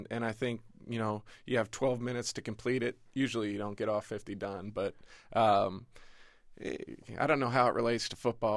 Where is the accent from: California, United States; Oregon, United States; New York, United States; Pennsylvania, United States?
Pennsylvania, United States; I grew up right outside Philadelphia and went to school at Penn Charter